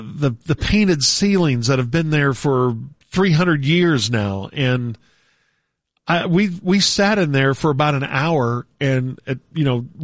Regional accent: Texas, United States; And I said, oh, America, where? We're from Texas.

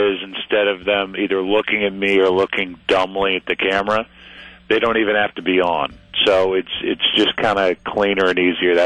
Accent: St. Louis, Missouri, United States; St. Louis is, you know, this is my hometown.

